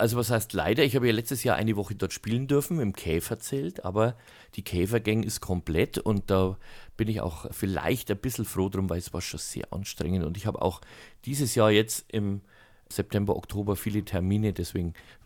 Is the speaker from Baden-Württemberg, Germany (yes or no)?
no; Bavaria, Germany; ich sage als Bayer, da kann man schon mal einschauen